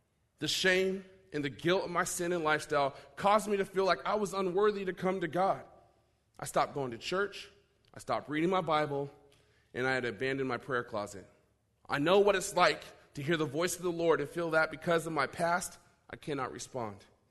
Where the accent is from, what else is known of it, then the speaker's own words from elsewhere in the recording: Anchorage, Alaska, United States; now in Spokane, United States; A little bit of my history is I come from Anchorage, Alaska. I came to Spokane, Washington for hope.